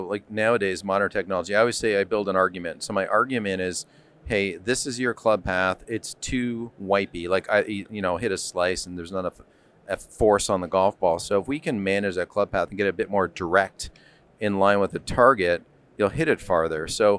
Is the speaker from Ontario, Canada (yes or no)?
yes; Toronto, Ontario, Canada; born or raised there